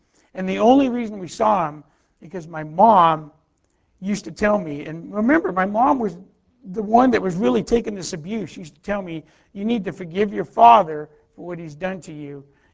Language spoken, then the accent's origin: English; Anaheim, California, United States; also born or lived in Corona; now in Colorado, United States; We moved back from Corona to Anaheim. In fact, yesterday I was driving around. I'm visiting from Colorado for a few days while my wife is on the women's retreat. We looked at some old houses. where I lived